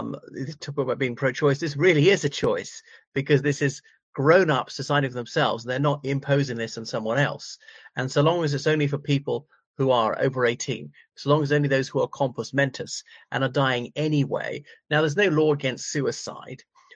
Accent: Ireland; from Ireland.

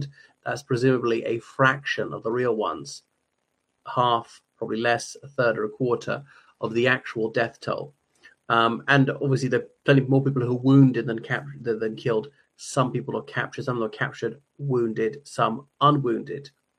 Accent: Ireland; o everyone … from Ireland.

